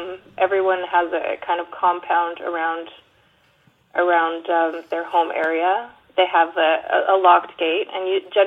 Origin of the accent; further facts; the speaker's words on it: Canada; It can be really disconcerting and sort of unnerving as a Canadian, because the culture is very similar.